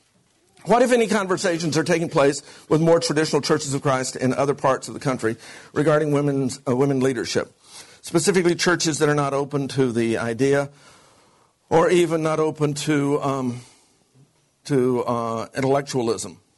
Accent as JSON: {"language": "English", "country": "United States", "accent": "American", "said": "as well as my accent, that I'm an American"}